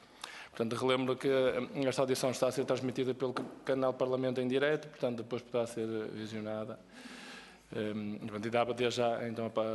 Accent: Barcelos, Braga, Portugal; e eu sou também de Barcelos.

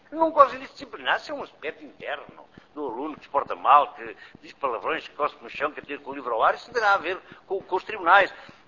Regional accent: Guarda, Portugal; na minha terra, na Guarda

